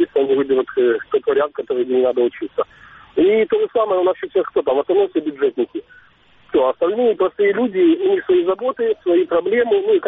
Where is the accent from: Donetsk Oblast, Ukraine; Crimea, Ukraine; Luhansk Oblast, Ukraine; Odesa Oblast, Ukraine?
Crimea, Ukraine; я буду всегда говорить за Крым, потому что я крымчанин